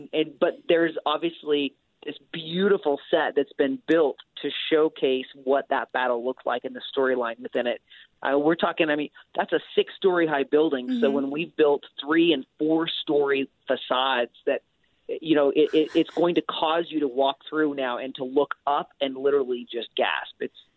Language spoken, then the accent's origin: English; Layton, Utah, United States; No, I actually grew up here. I grew up in Layton.